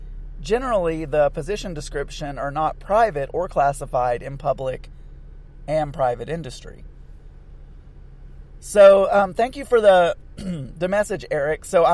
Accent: Arkansas, United States; also born or lived in Texas; and then I moved to North Arkansas, which I was born and raised in South Arkansas

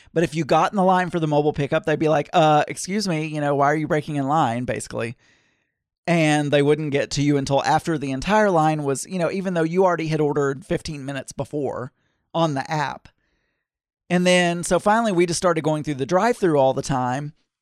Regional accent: the South, United States; And I grew up in the South with fried food and burgers

